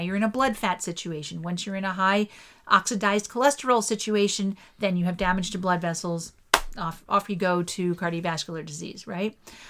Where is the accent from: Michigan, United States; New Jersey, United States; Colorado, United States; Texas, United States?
New Jersey, United States; East Windsor; And I grew up on Hawthorn Lane when I was a kid and in East Windsor, New Jersey.